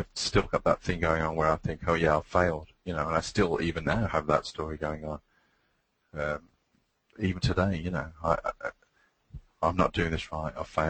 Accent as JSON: {"language": "English", "region": "West Midlands", "country": "United Kingdom", "said": "I'm from Warwickshire, UK. I'm 49 years of age"}